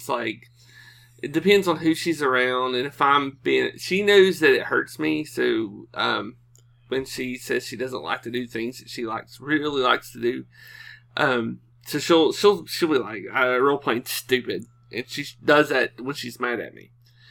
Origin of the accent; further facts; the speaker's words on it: Appalachia, United States; I am from the Deep South, not Georgia, the Deep South. I'm from the Appalachia Mountains, and it's not Appalachia, it's Appalachia.